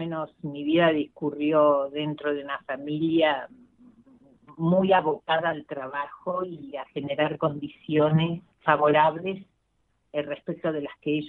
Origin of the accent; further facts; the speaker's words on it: Buenos Aires, Argentina; born there; soy argentina, Sí. nací en Buenos Aires, en el barrio de La Boca